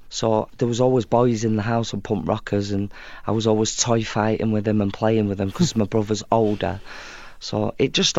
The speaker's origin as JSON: {"language": "English", "town": "Fleetwood", "region": "North West England", "country": "United Kingdom", "tie": "born or raised there", "said": "I grew up in Fleetwood, so Fleetwood's a fishing town in the north of England, right by the sea, and it was a tough childhood."}